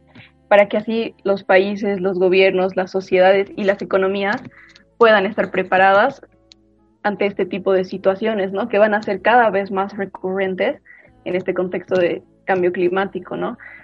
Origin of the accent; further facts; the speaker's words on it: Bolivia; de los cuales 35 somos de Bolivia